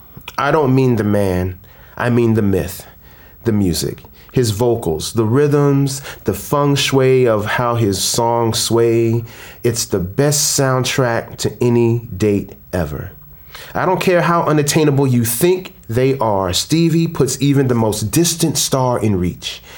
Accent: Okinawa, Japan; also born or lived in Daytona Beach, United States / Maryland, United States / Philippines; I went to, I was an Army brat, so I bounced around. bounced around from Maryland to Okinawa, Japan. That's where I spent most of my time, to the Philippines, most of Asia.

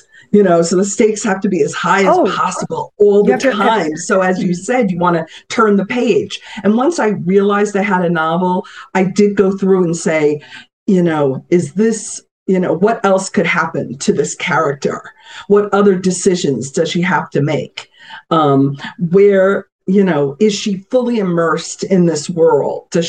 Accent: New York, United States; So this also draws on just my being a New Yorker, the other beautiful people.

